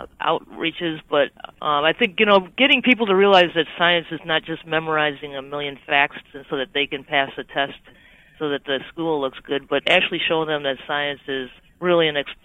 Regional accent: Detroit, Michigan, United States; I grew up in Detroit, so there's a Cranbrook Institute

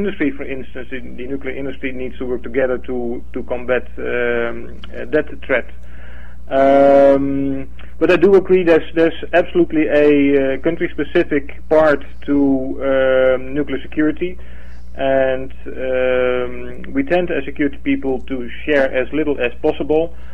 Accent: Amsterdam, North Holland, Netherlands; But nevertheless, I was born in Amsterdam, so I'm a Dutchman.

